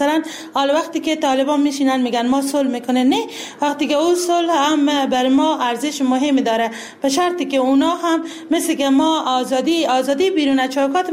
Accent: Badghis, Afghanistan; کارمند حقوق بشر در بادغیس هم متولد شدم و در بادغیس هم زندگی میکنم.

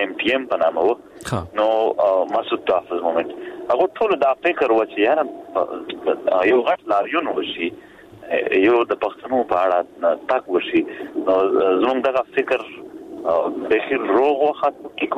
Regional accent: Khyber Pakhtunkhwa, Pakistan; مونږ د پښتونخوا خاورې یو مونږ پښتانه یو

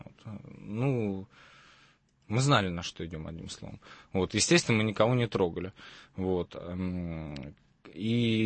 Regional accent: Saint Petersburg, Russia; Я родился и вырос здесь, я петербуржец, и...

